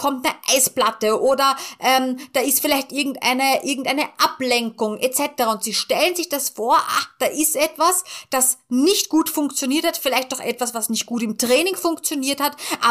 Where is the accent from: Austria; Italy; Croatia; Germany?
Austria; ich komme aus Österreich